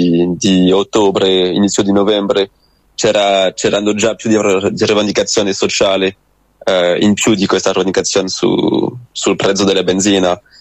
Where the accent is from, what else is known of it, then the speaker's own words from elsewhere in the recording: Saint-Nazaire, Pays de la Loire, France; Italian is a second language; nel mio paese vicino a Nantes, a Saint-Nazaire